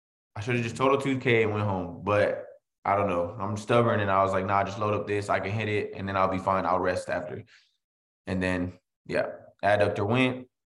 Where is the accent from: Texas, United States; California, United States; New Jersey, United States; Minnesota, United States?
Texas, United States; San Antonio; San Antonio, Texas.